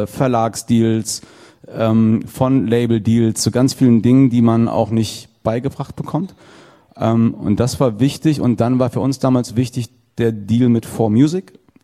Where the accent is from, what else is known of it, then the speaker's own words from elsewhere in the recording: Giessen, Hesse, Germany; now in Cologne, Germany; Wir kommen aus Gießen, wie gerade schon gesagt, und aus Marburg einer.